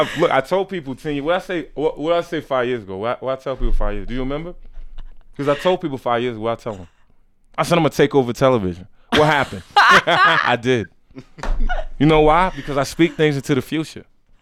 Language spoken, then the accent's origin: English; New York, United States; I'm from New York, but, we've never experienced, cold like this.